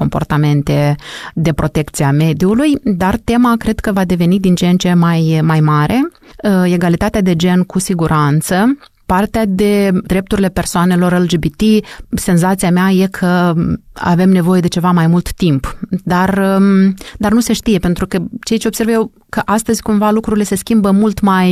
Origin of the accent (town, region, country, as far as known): Moldova